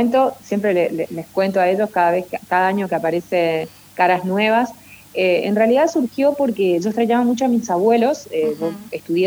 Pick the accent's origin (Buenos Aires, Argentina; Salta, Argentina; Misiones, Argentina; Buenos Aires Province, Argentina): Misiones, Argentina; Apóstoles; No, soy de Apóstoles, capital de la tierra.